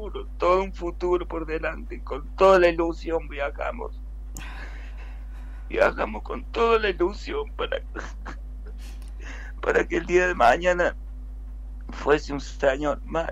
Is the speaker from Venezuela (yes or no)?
no; Córdoba, Argentina; yo estaba acá en Olver, porque soy de Olver, Río Cuarto, Olver